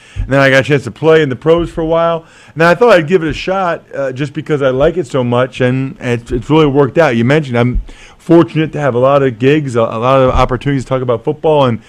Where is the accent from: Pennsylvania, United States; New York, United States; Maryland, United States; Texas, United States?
Pennsylvania, United States; Reading; I grew up in Reading, Pennsylvania, an hour west of Philly, so gigantic Eagles fans.